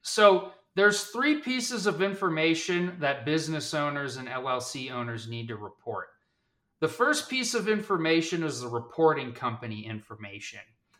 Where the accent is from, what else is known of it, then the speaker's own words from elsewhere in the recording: Reno, Nevada, United States; I was born and raised in Reno, Nevada. I went to college at the University of Utah.